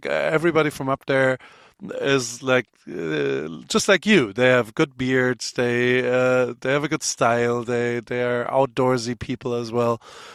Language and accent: English; Germany; English is a second language; now in Newport Beach, United States; I'm sitting in Newport Beach in California. It's not the best weather. To be fair, I moved here 7 years ago from Germany, mainly because of the weather and Southern California